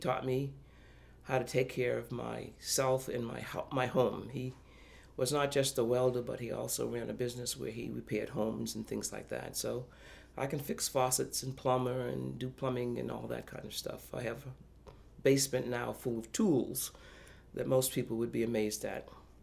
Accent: Boston, Massachusetts, United States; I was born in Boston, Massachusetts. I went to public school in Boston, and graduated from a public high school as the president of my class.

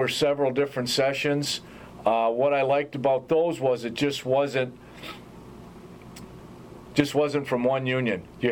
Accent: Sandusky, Ohio, United States; born there; also born or lived in Michigan; No. I was born in Sandusky, Ohio, and that's where most of them immigrated to.

